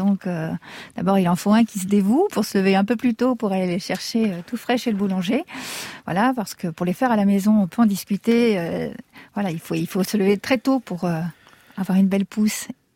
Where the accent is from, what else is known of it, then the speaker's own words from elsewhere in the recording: Lille, Hauts-de-France, France; Moi, je suis lilloise, donc forcément, je vais citer un boulanger lillois.